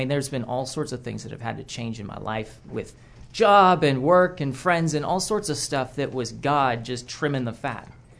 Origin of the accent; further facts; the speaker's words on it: Broken Arrow, Oklahoma, United States; I grew up here in Broken Arrow, ready to graduate from Oklahoma State University.